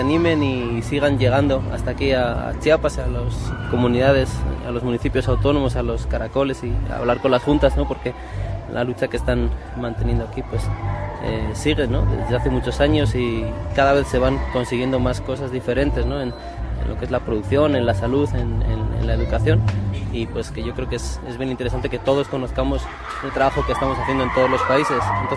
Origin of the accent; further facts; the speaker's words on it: Basque Country, Spain; Vengo del País Vasco.